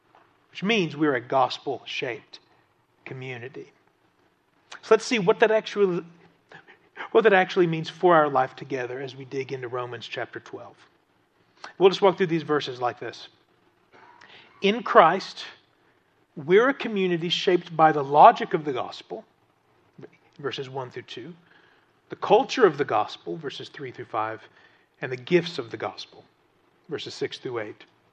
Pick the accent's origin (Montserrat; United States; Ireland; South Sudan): United States; Appalachia; Now, as an Appalachian, I get that.